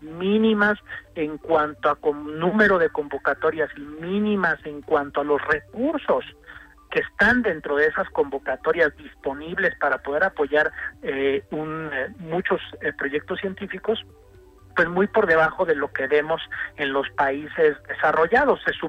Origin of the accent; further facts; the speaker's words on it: Mexico; Estamos también acostumbrados como mexicanos a que nos vienen a organizar